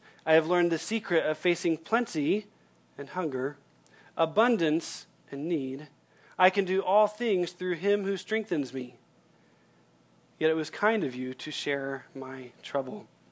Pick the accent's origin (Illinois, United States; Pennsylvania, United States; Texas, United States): Texas, United States; I don't know Spanish at all, despite growing up in Texas.